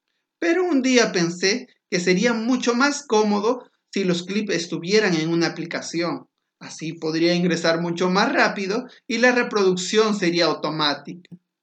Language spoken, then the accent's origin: Spanish; Ayacucho, Peru; now in Lima, Peru; soy del Perú, del departamento de Ayacucho y nací en una pequeña comunidad andina de menos de 50 familias. Actualmente vivo en la ciudad de Lima, la capital de mi país.